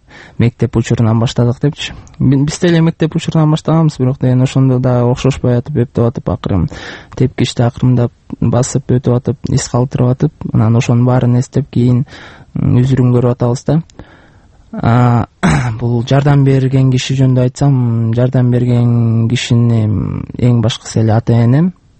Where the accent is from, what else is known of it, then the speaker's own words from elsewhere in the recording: Bishkek, Kyrgyzstan; Мен 1988-жылы Бишкек шаарында 2-роддомдо төрөлүп өскөм.